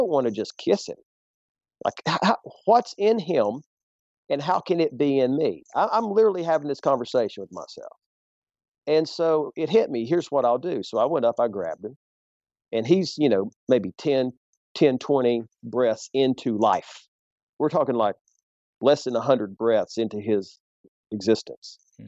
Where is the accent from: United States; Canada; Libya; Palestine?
United States; Tennessee; I'm from the South, you know, Joe, I raised in East Tennessee.